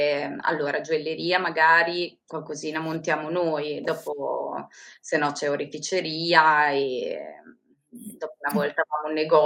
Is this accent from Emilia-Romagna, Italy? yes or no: yes; Rimini, Emilia-Romagna, Italy; sono nata e cresciuta a Rimini e ho sempre vissuto a Rimini.